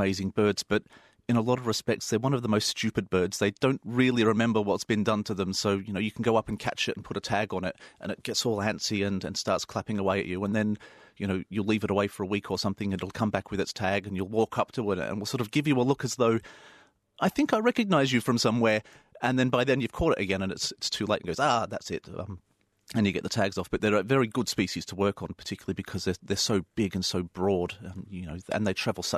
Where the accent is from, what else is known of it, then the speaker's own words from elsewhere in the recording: Australia; Well, I grew up in Australia very close to the sea